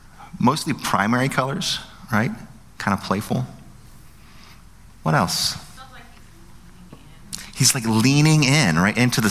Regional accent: West Virginia, United States; Like I said, I'm from West Virginia. I don't know French.

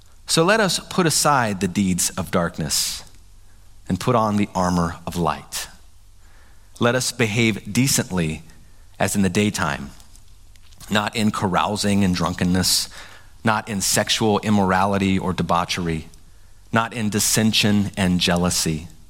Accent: Appalachia, United States; my cultural background, I grew up in Appalachia. There's a deep mistrust of government and a propensity to do whatever we want.

